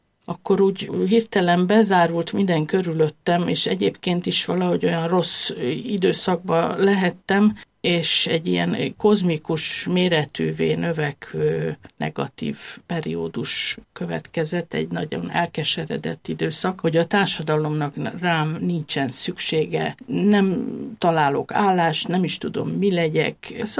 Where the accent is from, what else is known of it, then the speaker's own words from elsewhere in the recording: Sudan; egy nagyon konszolidált időszak volt ez az ország számára, tehát Szudán számára, ideális körülmények között nőttem föl, de nagyon zárt közegbe.